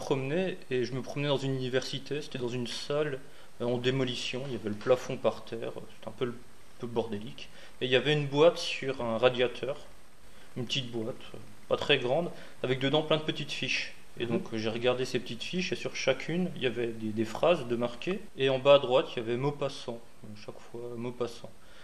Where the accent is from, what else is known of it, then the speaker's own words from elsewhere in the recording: Grand Est, France; je suis alsacien et il y a une structure à Strasbourg qui fait des échanges de boursiers.